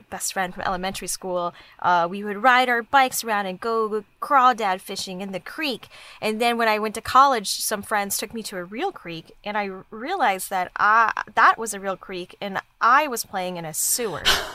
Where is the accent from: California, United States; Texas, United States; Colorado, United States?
Texas, United States; Dallas; Like I thought I lived in a suburb just because it wasn't where all the tall downtown buildings were. I lived behind the Hong Kong supermarket where all the Asian people lived in just a big old immigrant neighborhood.